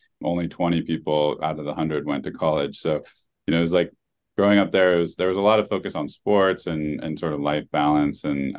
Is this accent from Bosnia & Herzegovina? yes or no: no; Oregon, United States; I think, you know, the town I grew up in Oregon, it was like, you know, 1 store, 2 stoplights and an annual rodeo.